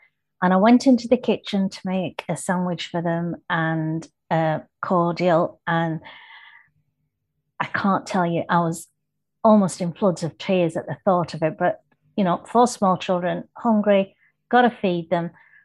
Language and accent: English; Kenya; born there; And I was born in Kenya and they had a hotel there.